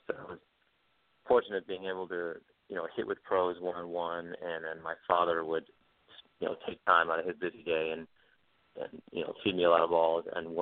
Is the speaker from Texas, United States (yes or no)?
no; Michigan, United States; I grew up in Michigan, and quite funny is that Michigan actually has a ton of players that went on to become very good professionals.